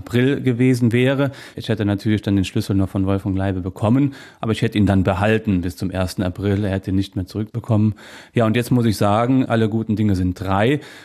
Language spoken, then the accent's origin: German; Niederstadtfeld, Rhineland-Palatinate, Germany; denn ich durfte in meinem Heimatort in Eifel, in Niederstadtfeld, ja der erste Kinderprinz sein